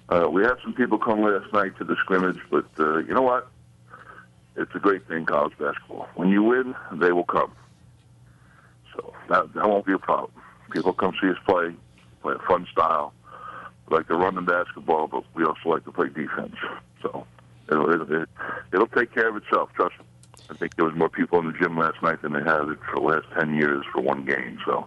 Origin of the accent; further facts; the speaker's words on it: Long Island, New York, United States; now in New Jersey, United States; I'm from Long Island, man. We're the world's longest parking lot.